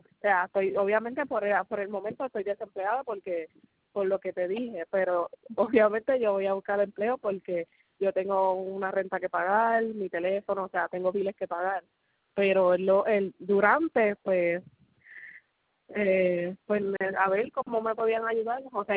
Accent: Puerto Rico; now in Alabama, United States; No, no, soy de Puerto Rico. Pero vivo en Estados Unidos, en Alabama.

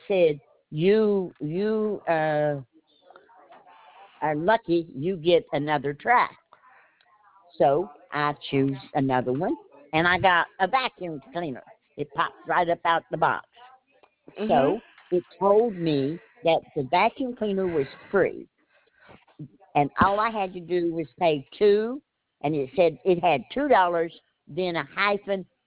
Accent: Washington, United States; 98465. I'm from Washington State.

